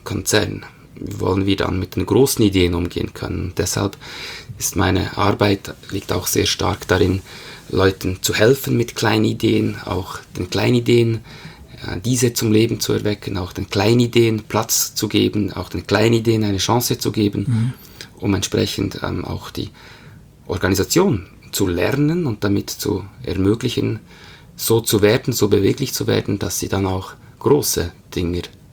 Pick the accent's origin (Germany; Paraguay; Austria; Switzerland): Switzerland; Bern; ein waschechter Berner Geo, wie man das so schon sagt. Aufgewachsen in Bern, lebe mit meiner Familie da, bin in den 40er drin